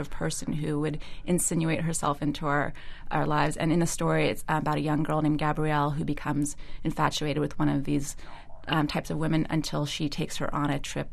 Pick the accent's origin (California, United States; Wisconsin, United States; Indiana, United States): California, United States; San Francisco; as a young girl growing up in San Francisco